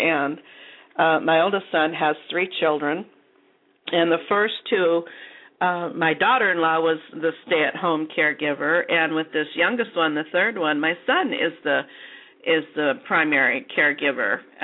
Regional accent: Midwest, United States; I was from the Midwest, so he wasn't really a talker either.

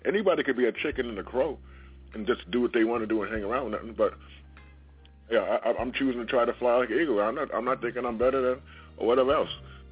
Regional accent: New York City, New York, United States; growing up in the South Bronx and everything, as I shared a lot of stuff, moved out to Long Island for 23 years

